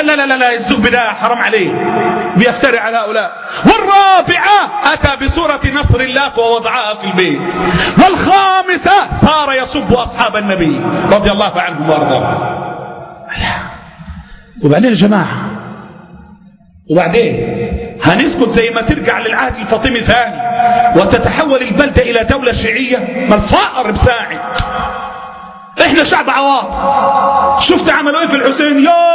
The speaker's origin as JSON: {"language": "Arabic", "country": "Egypt", "said": "والفقر عندنا في مصر فظيع"}